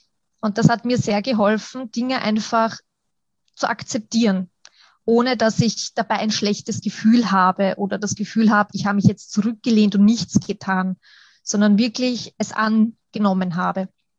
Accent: Schwechat, Lower Austria, Austria; ich komme aus Schwechat, also im schönen Niederösterreich wohne ich.

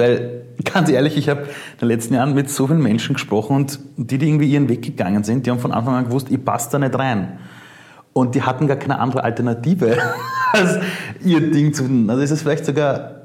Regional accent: Vienna, Austria; Ich bin in Simmering aufgewachsen. Als Ausländer war es da immer schon ein bisschen schwierig

